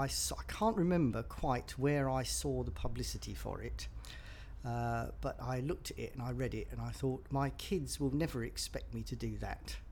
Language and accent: English; London, United Kingdom; now in Suffolk, United Kingdom; I was born on the 21st of April in 1952. And I was originally from London, was born in London, but I've since moved to Suffolk, which is where I came from today.